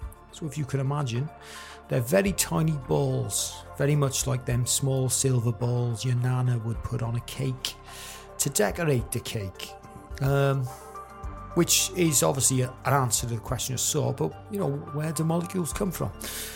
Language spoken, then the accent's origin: English; United States; I'm a American scientist, so if you can imagine, you know, your likes of Patrick Moore or Judith Hahn off of Tomorrow's World, like that, but American style